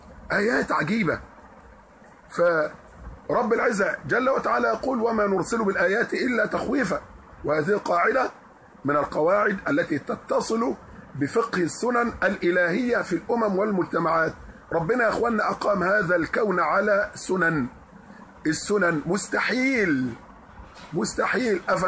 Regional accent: Egypt; إحنا عندنا في مصر

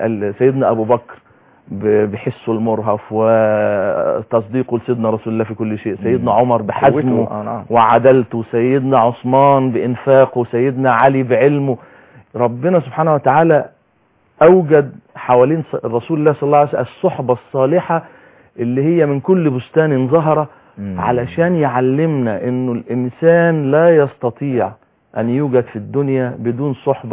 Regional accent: Egypt; أنا عشان مصري

